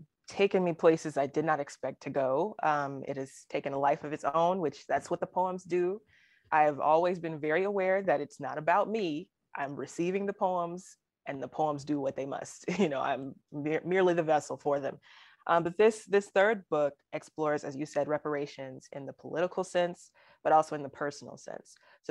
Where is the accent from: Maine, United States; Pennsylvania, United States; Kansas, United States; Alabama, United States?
Alabama, United States; People who don't know that I'm from Alabama, because I don't really have an accent, they'll, you know, when I say, oh, I'm from Alabama